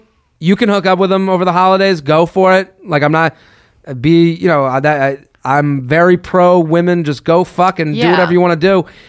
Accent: United States; I grew up in America where there was a head of household who brought home the, you know

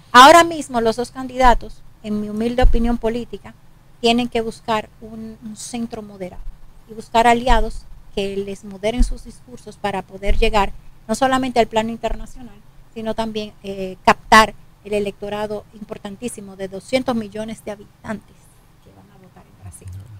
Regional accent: Dominican Republic; entonces ahí gritamos y voceamos como puro dominicano y no nos queda de otra

